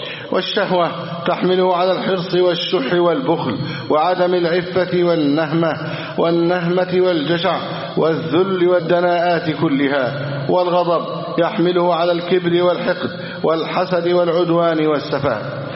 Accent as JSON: {"language": "Arabic", "country": "Egypt", "said": "اللهم احفظ بلدنا مصر أمنا أمانا"}